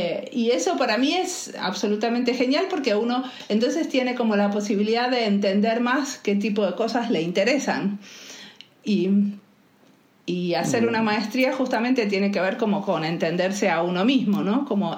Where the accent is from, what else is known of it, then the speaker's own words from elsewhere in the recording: Argentina; now in Finland; aunque vivo acá hace 20 años, ¿no? Hay cosas que me siento muy argentina y hay otras cosas que cuando voy a Argentina me siento muy finlandesa.